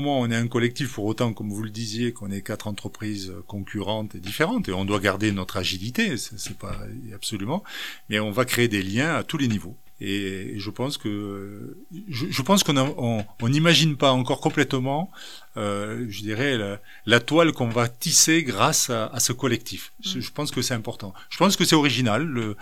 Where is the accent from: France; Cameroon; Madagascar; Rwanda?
France; Toulouse, Occitanie; Moi je suis toulousain, donc voilà, après je suis occitan, je suis français, je suis européen, je suis citoyen du monde.